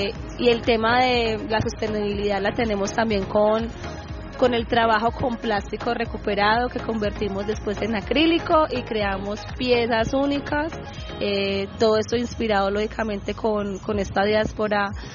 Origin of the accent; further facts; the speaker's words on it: Medellín, Antioquia, Colombia; also born or lived in Chocó; yo soy una mujer criada aquí en Medellín, pero yo nací en el Chocó y trato siempre como de vincular o seguirme como reconectando con mi comunidad.